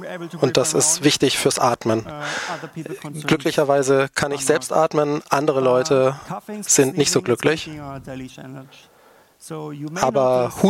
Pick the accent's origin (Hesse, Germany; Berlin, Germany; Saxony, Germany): Berlin, Germany; Über mich: Ich bin aus Berlin.